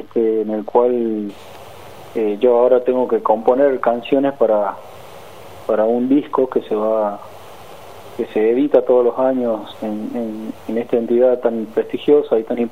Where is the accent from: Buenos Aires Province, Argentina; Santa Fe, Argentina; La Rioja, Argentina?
La Rioja, Argentina; sentir en parte que represento a mi provincia, que represento a mi pueblo, con este premio, la verdad que eso es lo que me infla el pecho, ¿no? Que haya, que el representante argentino sea, bueno, de La Rioja.